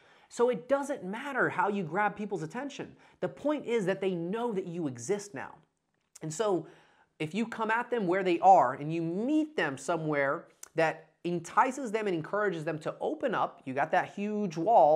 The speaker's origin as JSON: {"language": "English", "town": "Dalton", "region": "Georgia", "country": "United States", "tie": "born or raised there", "said": "when I was growing up in Dalton, Georgia"}